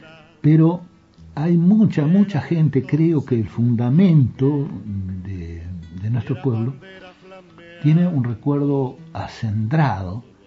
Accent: Uruguay; Los orientales somos esa cosa. Como uruguayos

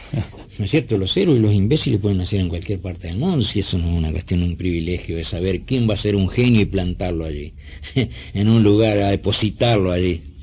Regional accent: Uruguay; Yo no soy paraguayo, soy el primer arpista uruguayo.

